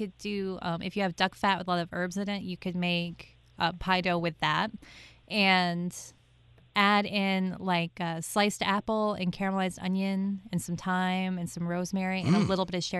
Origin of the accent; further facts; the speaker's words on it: New York, United States; Yeah, so I grew up out near the Finger Lakes, and we have grape pie.